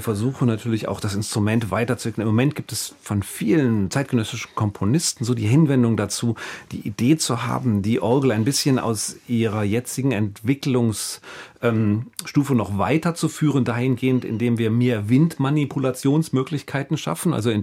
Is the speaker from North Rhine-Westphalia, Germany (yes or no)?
yes; Bonn, North Rhine-Westphalia, Germany; Ich bin natürlich auch als Rheinländer und als Bonner und ich habe eine Mutter aus Köln und von daher fühle ich mich natürlich viel mehr als Kölner häufig.